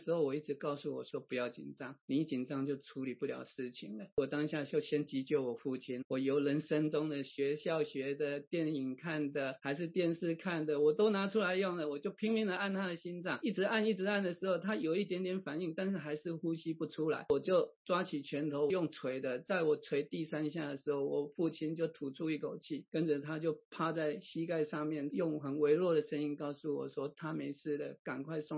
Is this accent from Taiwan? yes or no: yes; Taiwan; now in United States; 因为我从台湾过来，结合了台湾的糕饼的技术跟日本的技术，跟来到美国几年后的心得